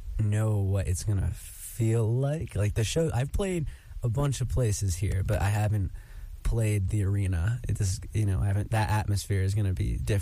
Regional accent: Auburn, New York, United States; I guess I'm an acoustic, often, but indie pop artist, and I'm from Auburn, New York.

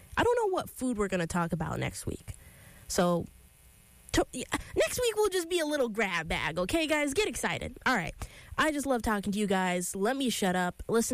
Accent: United States; I'm an American. I don't care.

